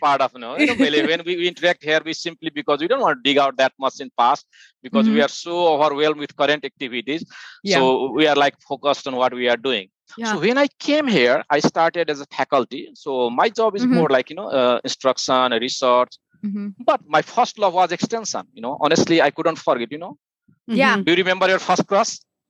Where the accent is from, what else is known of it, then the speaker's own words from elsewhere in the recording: Nepal; English is a second language; I was born and raised in Nepal, you know.